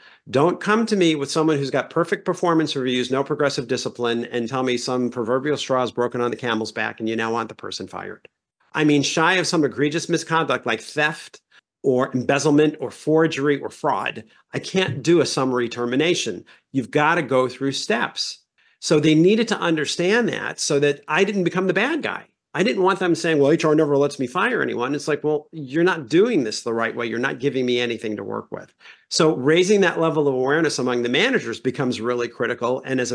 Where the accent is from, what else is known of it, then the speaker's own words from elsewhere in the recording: Brooklyn, New York, United States; I grew up in New York in the 1970s in Brooklyn. I mean, I don't come from a rose-colored glasses background